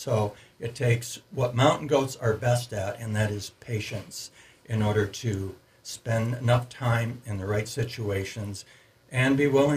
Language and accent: English; Michigan, United States; from a very young child growing up in Michigan in much different country than this.